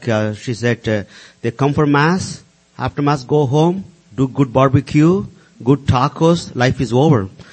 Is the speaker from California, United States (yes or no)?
yes; San Diego, California, United States; from San Diego.